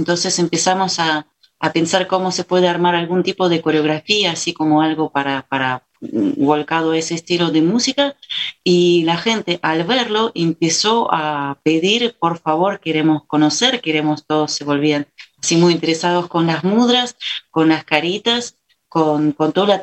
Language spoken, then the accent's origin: Spanish; Russia; Spanish is a second language; now in Argentina; siento también una gran oportunidad para mí como rusa, proveniente de Unión Soviética, siento al vivir acá más de 20 años en Argentina